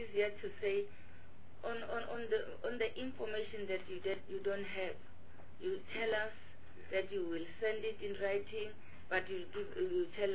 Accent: Mpumalanga, South Africa; I'm from Mpumalanga

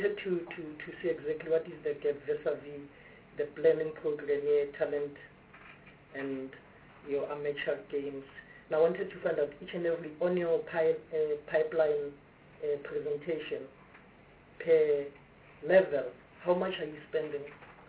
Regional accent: Soweto, Gauteng, South Africa; I'm from Soweto and wanted to ask several questions

